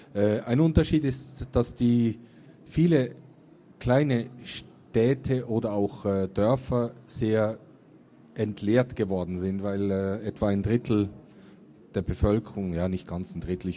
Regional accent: Switzerland; ich komme aus der Schweiz ursprünglich

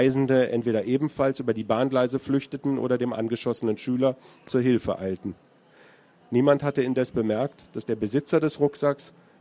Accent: Marburg, Hesse, Germany; born there; moved away; ich bin selber gebürtiger Marburger und die Stadt trägt viele Züge von Marburg. Ich wollte es aber nicht ganz so konkret machen, weil ich da auch schon sehr lange nicht mehr lebe.

